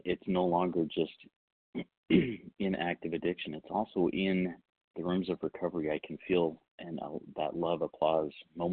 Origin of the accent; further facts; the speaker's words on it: Washington, United States; from Washington.